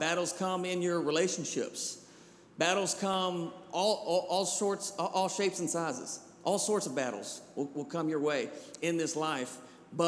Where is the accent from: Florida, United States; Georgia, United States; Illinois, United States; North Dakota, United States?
Georgia, United States; born there; also born or lived in Alabama / Kentucky; I was born in Georgia, lived in Alabama, now I'm in Kentucky.